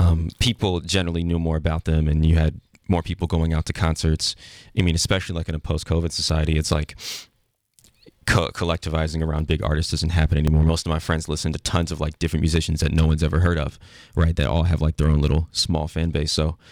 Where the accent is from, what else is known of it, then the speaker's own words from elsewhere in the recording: Chicago, Illinois, United States; I mean, honestly, like growing up in Chicago and stuff, it really did.